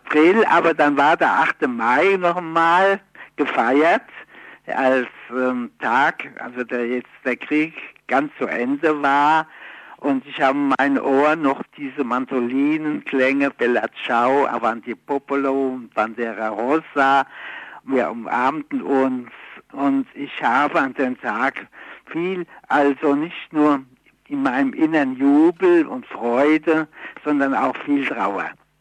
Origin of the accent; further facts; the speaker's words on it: Frankfurt, Hesse, Germany; bald war ich wieder in meiner Heimatstadt in Frankfurt.